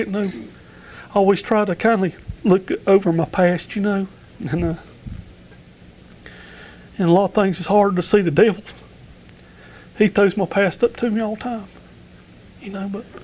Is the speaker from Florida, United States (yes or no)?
no; Lenoir, North Carolina, United States; I was raised over in Caldwell County, over in Lenore, I guess I was around 11 years old when I met Brother Max over there, and just hung out over in Miller Hill most of the time growing up